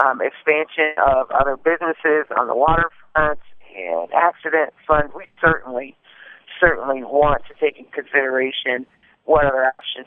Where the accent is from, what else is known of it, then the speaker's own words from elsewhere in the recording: Lansing, Michigan, United States; growing up in Lansing, the sledding hill is extremely important. It's a part of the fabric of growing up in Lansing.